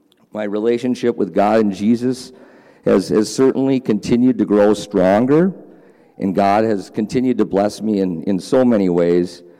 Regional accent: Grand Forks, North Dakota, United States; I was born in Grand Forks and had a wonderful childhood

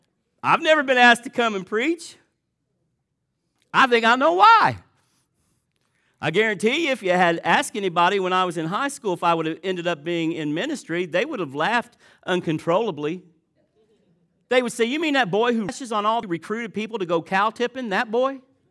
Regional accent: Vivi, Indiana, United States; My hometown is Vivi, Indiana. There are churches in Vivi, Indiana.

